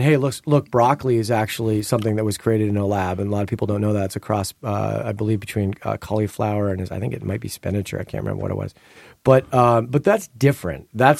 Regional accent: New York, United States; look, I grew up near the Hudson River.

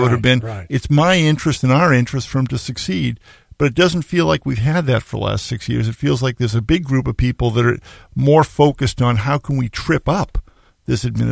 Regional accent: Massachusetts, United States; I grew up outside of Boston in the shadow of the Kennedy compound

